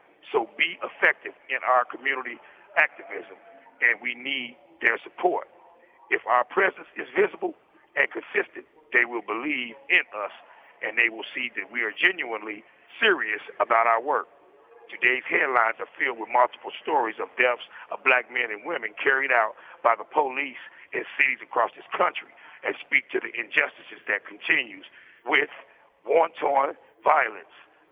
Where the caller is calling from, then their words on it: Indiana, United States; I'm calling from the Wabash Valley Correctional Facility.